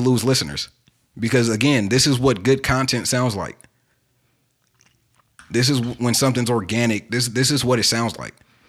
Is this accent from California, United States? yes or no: yes; California, United States; We're from the Bay Area.